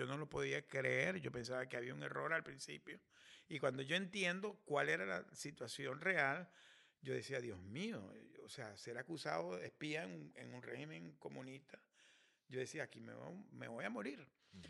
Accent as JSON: {"language": "Spanish", "country": "Venezuela", "lives_now": "United States", "said": "yo soy venezolano de origen y yo empecé mi carrera en PDVSA, que es la empresa petrolera venezolana. PDVSA tiene una filial aquí en Estados Unidos que es Citgo, y yo hace como casi 13, 14 años me mandan aquí"}